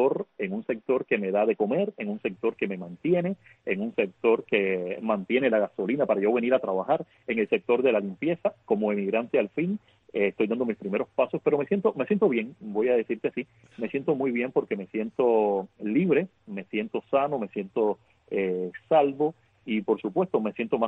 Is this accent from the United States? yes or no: no; Cuba; moved away; Somos cubanos que hemos emprendido una vida nueva aquí en esta gran nación.